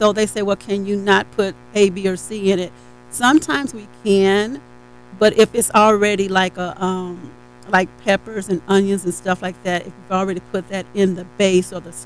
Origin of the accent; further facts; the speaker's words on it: Louisiana, United States; if I open another restaurant, I want to pay homage to my roots, which is we're from Louisiana.